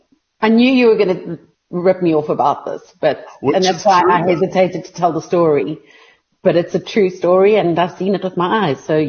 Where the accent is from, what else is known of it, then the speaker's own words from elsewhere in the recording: Edenvale, Gauteng, South Africa; born there; I was born in Edenvale and then got married to someone who lives in Edenvale.